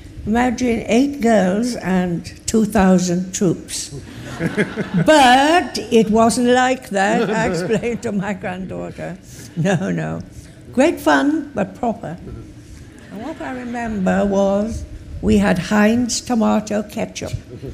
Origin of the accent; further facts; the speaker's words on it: Wales, United Kingdom; I lived in a tiny village in the Swansea Valley, the coal mining area of Wales, and I was sent to Cheltenham Ladies College, where I became very Anglified, yes.